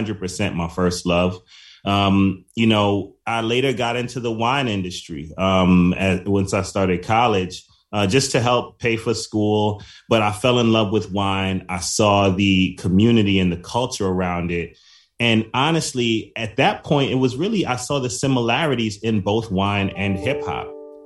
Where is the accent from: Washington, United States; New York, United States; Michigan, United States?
New York, United States; New York City; I'm from the Bronx, New York, the home and the birthplace of hip hop. So hip hop is just in my blood.